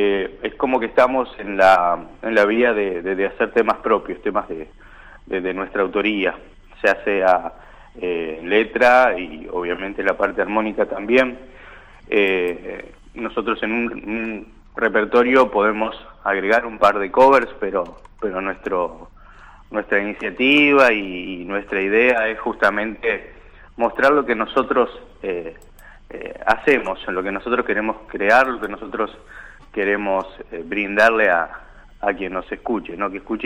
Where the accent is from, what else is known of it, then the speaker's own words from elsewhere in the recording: San Jorge, Santa Fe, Argentina; Nosotros somos de San Jorge, Santa Fe, estamos en el centro oeste de la provincia. Habitantes alrededor de 23, 24 mil aproximadamente.